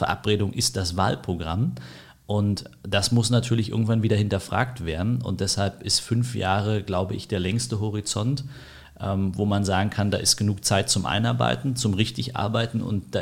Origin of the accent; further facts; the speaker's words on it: Berlin, Germany; obwohl ich im Ostteil der Stadt aufgewachsen bin. Mittlerweile in Steglitz-Zehlendorf lebe, aber meine Kindheit habe ich in Marzahn-Hellersdorf verbracht und habe auch meine Schullaufbahn in Berlin absolviert